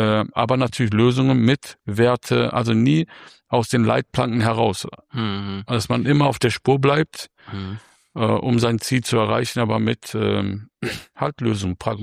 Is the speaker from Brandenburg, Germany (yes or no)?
no; Remscheid, North Rhine-Westphalia, Germany; Ja, also wir kommen aus Remscheid. Also ich bin in Remscheid geboren.